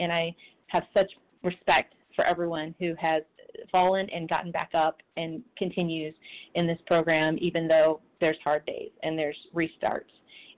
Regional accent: Arkansas, United States; I am from Arkansas.

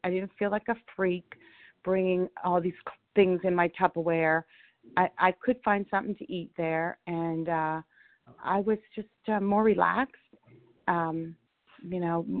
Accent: Florida, United States; from South Florida.

